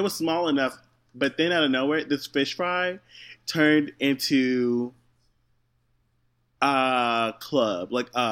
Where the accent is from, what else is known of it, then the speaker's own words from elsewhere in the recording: Houston, Texas, United States; guess what? I'm from Houston. So don't argue with me.